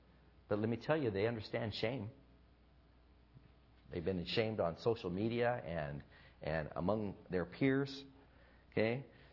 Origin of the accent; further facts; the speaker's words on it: United States; I have a hard time understanding shame because as an American